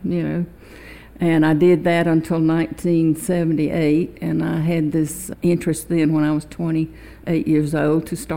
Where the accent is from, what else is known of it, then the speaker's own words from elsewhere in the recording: Sparta, Georgia, United States; also born or lived in Augusta, United States; I was born in Augusta, Georgia when my daddy was in med school.